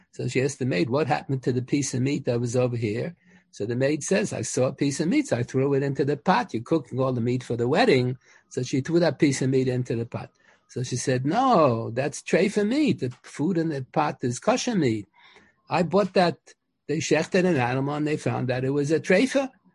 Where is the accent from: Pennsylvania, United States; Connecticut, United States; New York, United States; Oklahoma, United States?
Pennsylvania, United States; Scranton; born there; I was born in Pennsylvania, in Scranton.